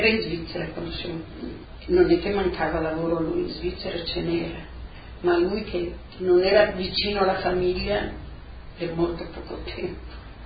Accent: Socchieve, Friuli-Venezia Giulia, Italy; Siamo di Socchieve, provincia di Udine, 14 km più o meno da Tolmezzo, che è un centro più conosciuto. Dunque, abitavamo in questo paese

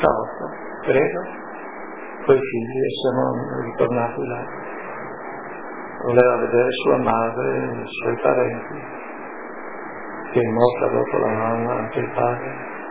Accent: France; also born or lived in Italy; come che sono cresciuto in Francia in modo diverso, a me il modo italiano non lo trovavo giusto

